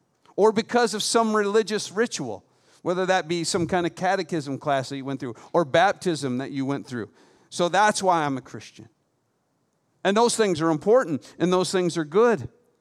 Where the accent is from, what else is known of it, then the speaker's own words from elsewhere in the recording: United States; because, well, I'm an American.